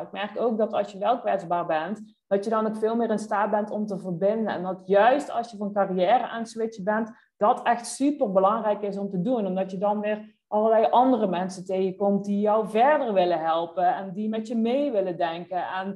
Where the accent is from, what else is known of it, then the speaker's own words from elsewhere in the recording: North Brabant, Netherlands; Ik ben ook een Brabander.